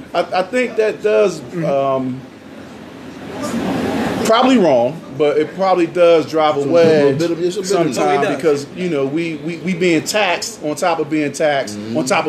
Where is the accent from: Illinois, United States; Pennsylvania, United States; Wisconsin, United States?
Pennsylvania, United States; Philadelphia; born there; I was born in Philadelphia, mm-hmm. inner city Philly.